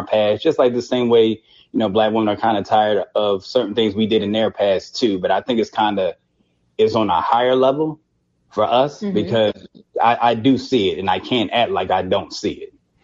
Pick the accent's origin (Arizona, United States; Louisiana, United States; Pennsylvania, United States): Pennsylvania, United States; Philadelphia; I just think, because I'm from Philadelphia